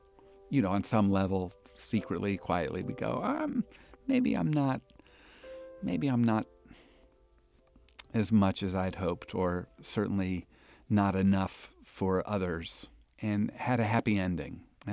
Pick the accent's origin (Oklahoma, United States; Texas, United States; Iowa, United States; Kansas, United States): Iowa, United States; West Des Moines; I grew up in West Des Moines, Iowa.